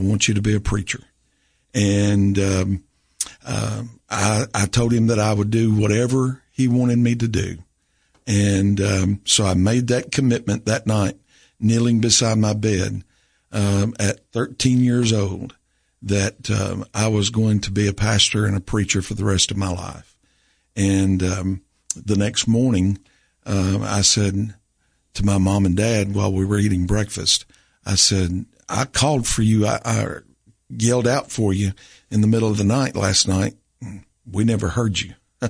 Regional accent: Rome, Tennessee, United States; I grew up in Rome Baptist Church in Rome, Tennessee. That's where I made the commitment to be a pastor. We moved to Carthage area shortly after I was saved, along about 10 or 11 years old.

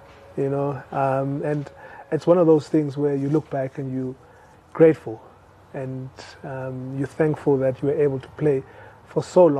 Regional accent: Umtata, Eastern Cape, South Africa; growing up in Umtata, you don't, the school, the primary school I went to, we didn't have rugby as a sport

